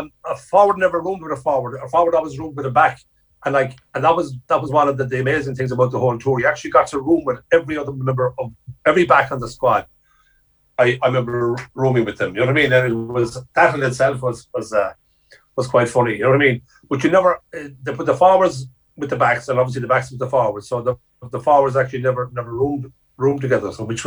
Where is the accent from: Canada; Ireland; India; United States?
Ireland; Munster; accent: Kerry; my biggest problem was, and they were trying to understand my Kerry accent, you know what I mean?